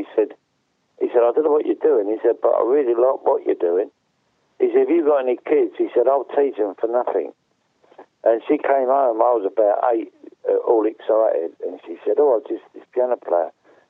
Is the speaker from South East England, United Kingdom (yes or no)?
no; London, United Kingdom; born there; I was born in London